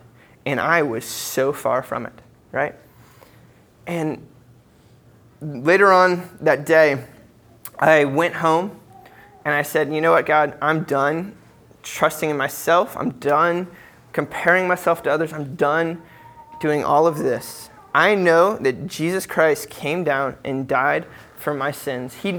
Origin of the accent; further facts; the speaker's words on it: Columbus, Ohio, United States; And when I was 7 months old, we moved back to the States, and I grew up in Columbus, Ohio.